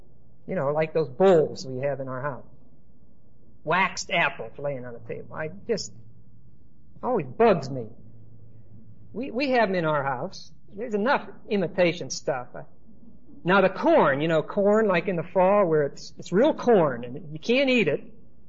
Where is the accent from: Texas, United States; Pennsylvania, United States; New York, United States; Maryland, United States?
Pennsylvania, United States; Pittsburgh; I came from Pittsburgh, and there's a lot of ethnic peoples in Pittsburgh.